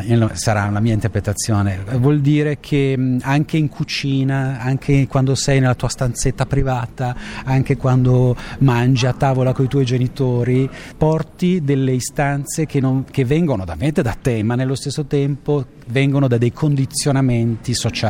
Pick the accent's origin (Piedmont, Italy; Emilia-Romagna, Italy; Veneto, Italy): Veneto, Italy; Belluno; also born or lived in Bolzano; now in Genoa, Italy; Sono di Genova, non sono genovese, ma vivo a Genova da molto tempo. E sì, in realtà sono veneto, vengo da Belluno, il mio cognome è bellunese. Mio padre era del nord-est, no? Quindi Belluno, poi trasferito a Bolzano